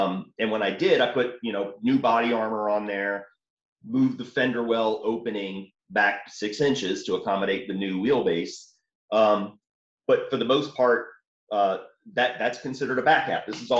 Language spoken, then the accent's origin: English; New Orleans, Louisiana, United States; I grew up in New Orleans, and I was always told I don't have an accent. I come out here, and there's, like, nobody knows where I'm from because I'm just generic, I guess.